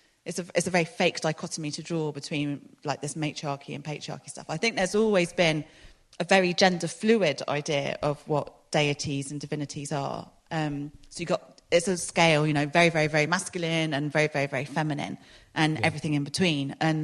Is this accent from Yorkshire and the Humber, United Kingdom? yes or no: no; London, United Kingdom; now in Exeter, United Kingdom; I grew up in London